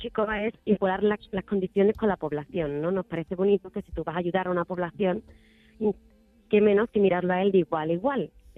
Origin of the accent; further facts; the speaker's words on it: Seville, Andalusia, Spain; moved away as an adult; Después de estar 5 años viajando por el mundo, una vez que salí de Sevilla, pues hay cosas que ves que te gustan, otras que te gustan menos.